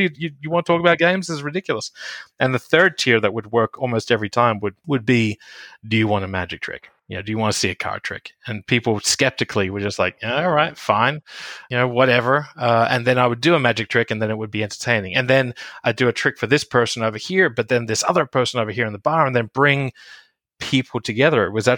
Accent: Australia; accent: Australian; The first tier was the Australian accent. I'm from Australia, and so I would play up the Australian accent.

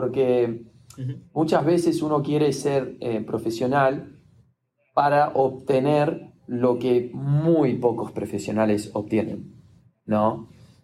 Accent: Argentina; en mi infancia, obviamente, criándome en Argentina, me enamoré con la pelota de fútbol

